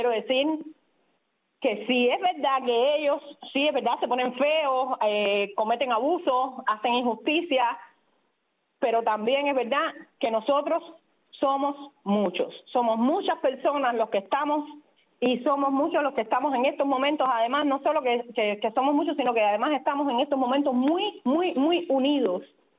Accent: Cuba; moved away; Somos muchos las cubanas y los cubanos que estamos fuera de la isla

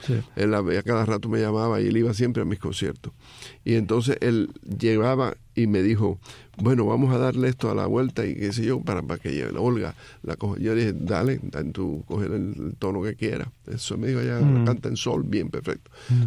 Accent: Cienfuegos, Cuba; Nací en Cienfuegos, me crié siempre en Cienfuegos.

